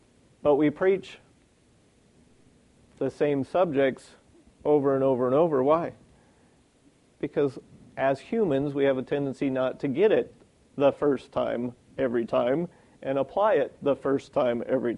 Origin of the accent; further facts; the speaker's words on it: Idaho, United States; I can't just come over and say, well, I'm from Idaho, I don't know what your laws are.